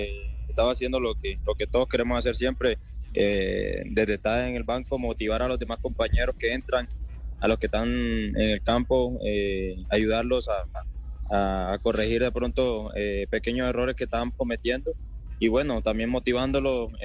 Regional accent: Barranquilla, Atlántico, Colombia; No, yo soy de Barranquilla.

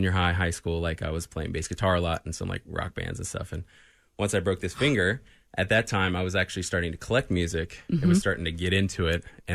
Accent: East Coast, United States; moved away; I was originally from the East Coast, moved out here in 93.

